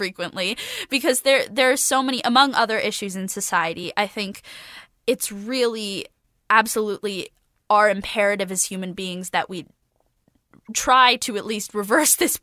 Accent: Florida, United States; So I'm from Florida and I care about the ocean a lot because I mean we go back all the time to Florida.

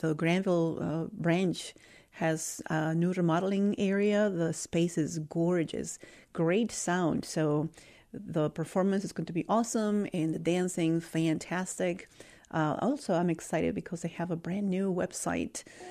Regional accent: Mexico City, Mexico; So although I am from Mexico City, Oaxaca really holds a special place for me.

